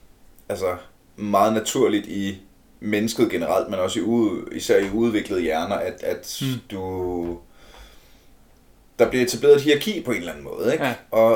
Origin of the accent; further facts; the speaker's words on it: Ølstykke, Capital Region of Denmark, Denmark; Jeg kommer jo fra Ølstykke, hvor jeg blev mobbet.